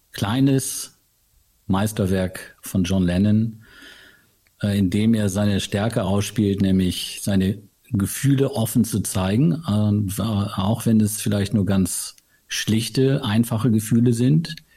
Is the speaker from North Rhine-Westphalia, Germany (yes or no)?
no; Osnabrück, Lower Saxony, Germany; Wir haben jetzt am 26. November in meiner Heimatstadt in Osnabrück haben wir eine ziemlich große Lesung.